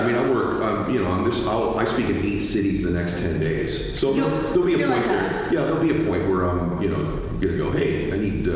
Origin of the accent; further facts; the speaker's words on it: California, United States; He's from the South, I grew up in California, right?